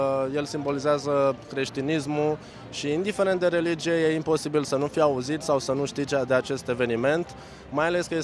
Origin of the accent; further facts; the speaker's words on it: Bucharest, Romania; am 25 de ani și sunt din București.